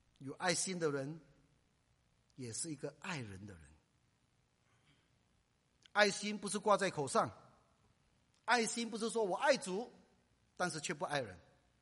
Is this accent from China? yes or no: yes; China; 我们中国人说家丑都不外扬